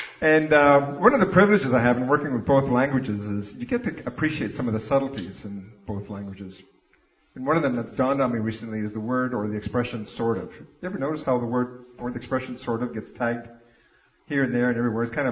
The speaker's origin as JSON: {"language": "English", "town": "Timmins", "region": "Ontario", "country": "Canada", "said": "And so, as you heard, I'm from Timmins."}